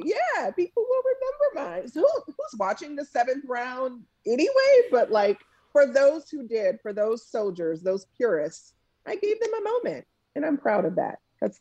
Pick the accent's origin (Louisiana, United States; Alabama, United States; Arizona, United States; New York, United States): Louisiana, United States; New Orleans; little girls, including in my hometown in New Orleans, who are watching this and might see themselves in me